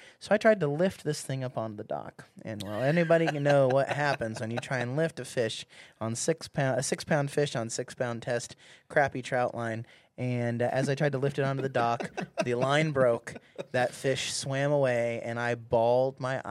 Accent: Olympia, Washington, United States; Yeah, so Washington State. So I grew up in Washington State, Olympia, Lacey area, south of Seattle a little bit. And so I fell in love with fishing there, but it wasn't really there that I got hooked.

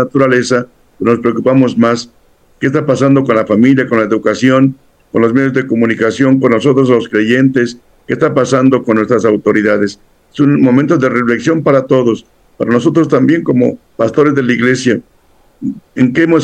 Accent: Mexico; Yo vivo ahora en Toluca, y tengo que estar yendo cada 8 días a mi pueblo

